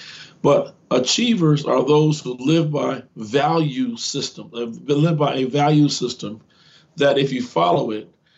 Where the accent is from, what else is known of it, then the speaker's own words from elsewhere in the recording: Gary, Indiana, United States; I grew up in the Chicago area, and in Gary, Indiana, to be exact.